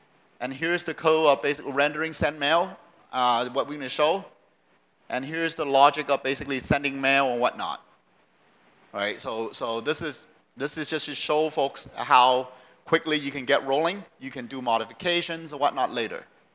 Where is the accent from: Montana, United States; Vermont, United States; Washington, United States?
Washington, United States; Seattle; So for me, I'm from the Seattle Redmond area, so it's Pacific time.